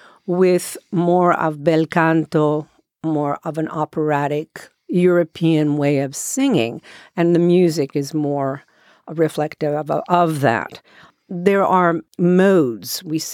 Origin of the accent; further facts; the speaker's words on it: Israel; first language Hebrew; English is a second language; I'm originally from Israel, and my language is Hebrew.